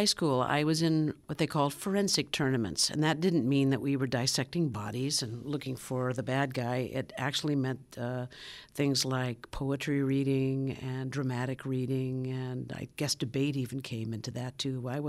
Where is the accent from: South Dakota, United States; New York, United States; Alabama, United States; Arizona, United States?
Arizona, United States; Phoenix; I don't know, but Broadway was something very far away from me when I was growing up in Phoenix.